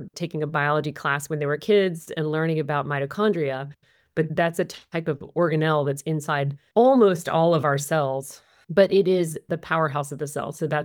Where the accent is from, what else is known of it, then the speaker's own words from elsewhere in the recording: North Carolina, United States; I'm from rural North Carolina. I'm from Trump land, very rural coastal North Carolina.